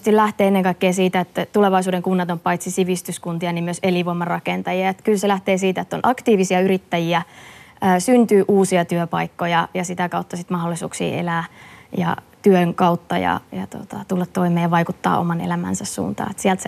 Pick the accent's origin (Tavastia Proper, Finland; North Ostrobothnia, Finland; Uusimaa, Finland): Tavastia Proper, Finland; Forssa; No tämä on iso kysymys monissa kunnissa ja myöskin omassa kotikaupungissani, että Forssassa.